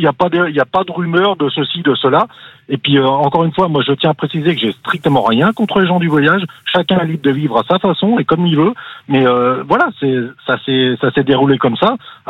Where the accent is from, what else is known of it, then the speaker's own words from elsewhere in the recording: Paris, Île-de-France, France; now in Switzerland; Je suis parisien d'origine.